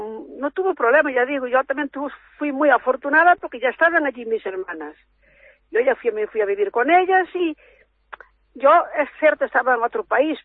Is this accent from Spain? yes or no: yes; Ourense, Galicia, Spain; moved away; also born or lived in Germany; yo soy de Orense, cogí el tren en Orense y ya a Alemania.